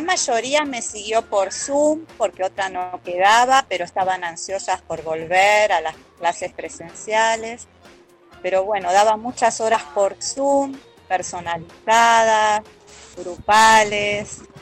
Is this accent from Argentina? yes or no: yes; Buenos Aires, Argentina; Tengo un grupo enorme en el barrio, yo soy de Villa Santa Rita